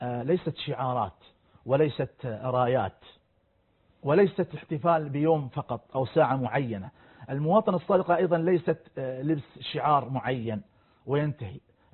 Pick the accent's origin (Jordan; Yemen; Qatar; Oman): Qatar; فنحن كقطريين أو نحن القطريين كيف نحافظ على وطننا؟